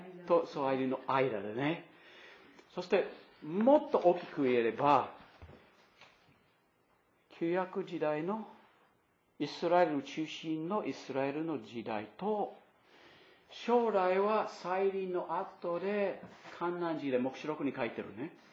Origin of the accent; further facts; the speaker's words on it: United States; Japanese is a second language; 私はアメリカ人として文化の話でね、西部劇あるでしょ。